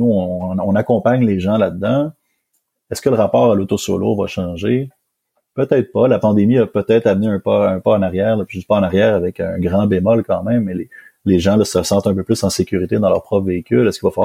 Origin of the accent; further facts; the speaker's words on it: Montreal, Quebec, Canada; Alors, c'est moi-même, je suis Montréalais, j'ai un véhicule.